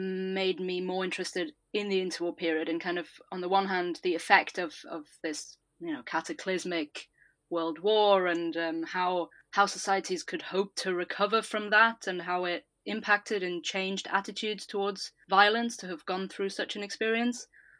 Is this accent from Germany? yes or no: yes; Germany; I'm from Germany, after all.